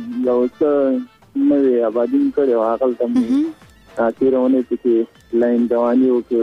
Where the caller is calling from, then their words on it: Kabul, Afghanistan; د کابل ولایت د تاسو سره